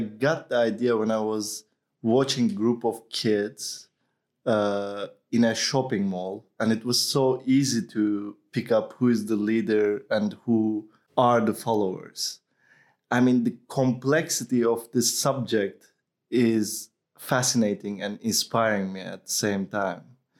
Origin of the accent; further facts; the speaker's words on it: Turkey; also born or lived in Munich; now in Finland; I'm originally from Turkey. And I had been living in Europe since 12 years, 2 years in Munich and 10 years in Finland. And I'm right now based in Finland